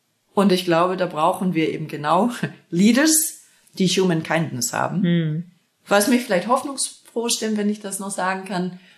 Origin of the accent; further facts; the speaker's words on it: Essen, North Rhine-Westphalia, Germany; Und von Essen, wo ich aufgewachsen bin, in die Normandie, ist ja doch auch recht weit.